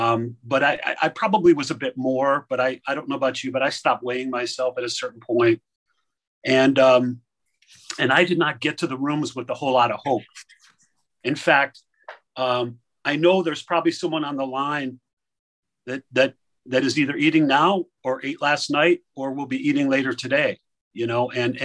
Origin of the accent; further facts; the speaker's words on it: Chicago, Illinois, United States; now in Phoenix, United States; And I'm presently down in Phoenix, Arizona, but I'm originally from Chicago area and from the Chicago area.